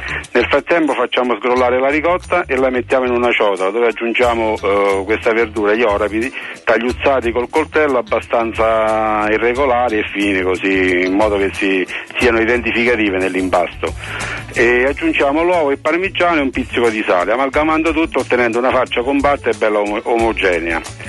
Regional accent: Sora, Lazio, Italy; qua della Valle di Comino, vicino alla, al mio paese Sora

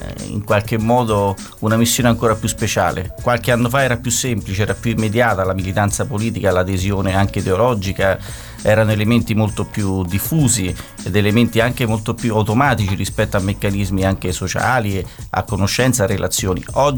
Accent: Sezze, Lazio, Italy; legate all'inizio al mio paese, che è Sezze

